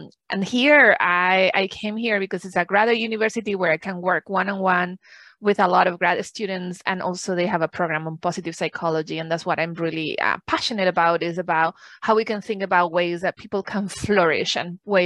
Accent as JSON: {"language": "English", "region": "Canary Islands", "country": "Spain", "moved": "as an adult", "lives_now": "United States", "said": "I'm originally from Canary Islands. Those are some islands on the west coast of Africa that actually are part of Spain."}